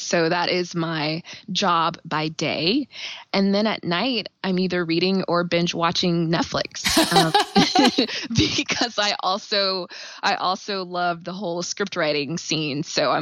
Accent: Kansas City, United States; also born or lived in Indiana / Nashville, Tennessee; I was born and raised in Kansas City. I went to college in Indiana. And then after that, I moved to Nashville, Tennessee. And then I just wanted to come back home. So I am back in KC.

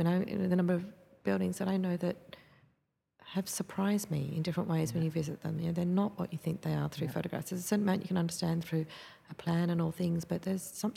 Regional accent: Australia; I'm Australian architect, yeah

